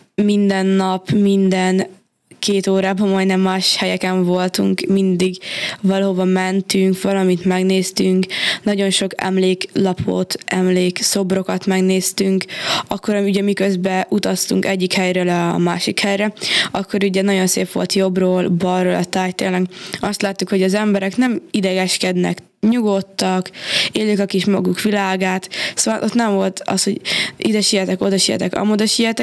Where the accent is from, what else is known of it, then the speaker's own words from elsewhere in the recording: Great Hungarian Plain, Hungary; born there; nekem így az Alföld miatt, ugye mert ide születtünk, ezért nekem így jobban kötődik.